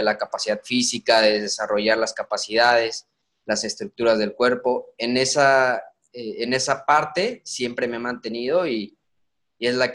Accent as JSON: {"language": "Spanish", "region": "Querétaro", "country": "Mexico", "said": "yo consigo juntarme con personas muy buenas allá en Querétaro, de donde soy yo"}